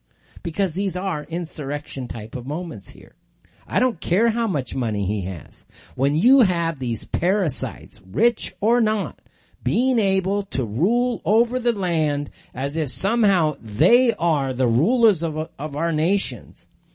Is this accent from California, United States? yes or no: yes; California, United States; you guys know my old stomping ground. I grew up in California, a Southern California guy.